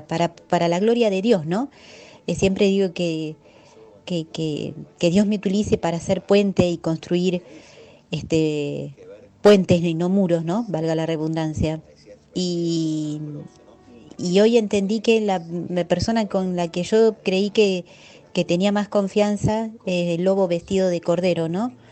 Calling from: Munro, Buenos Aires Province, Argentina

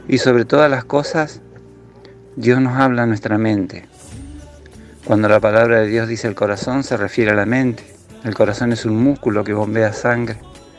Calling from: Paraná, Entre Ríos, Argentina; de Paraná, Entre Ríos.

